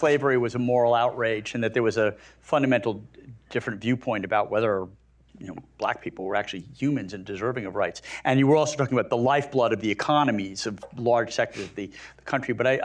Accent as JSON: {"language": "English", "region": "New Jersey", "country": "United States", "said": "even though I'm from New Jersey."}